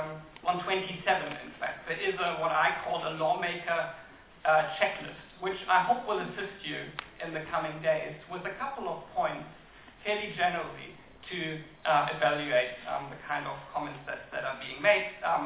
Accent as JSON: {"language": "English", "country": "Germany", "said": "I've indeed followed various such processes across the world, back in my home country, Germany, for example"}